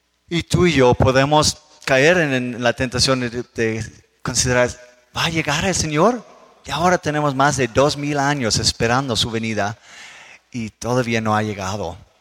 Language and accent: Spanish; Denmark; En mi país, en Dinamarca